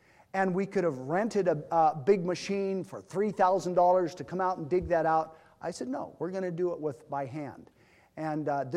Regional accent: DR Congo; So I was born and raised in Congo. Congo is one-fourth the size of the United States.

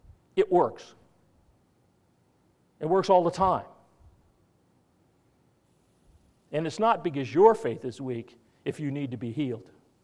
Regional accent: Spokane, Washington, United States; they got buried just like I did growing up in Spokane.

